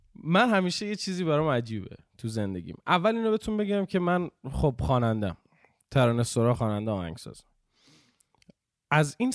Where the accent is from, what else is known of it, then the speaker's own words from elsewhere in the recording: Bushehr, Iran; born there; من توی دواس به دنیا اومدم تو بوشهر، بعد دواس بعد رفتیم یه جد.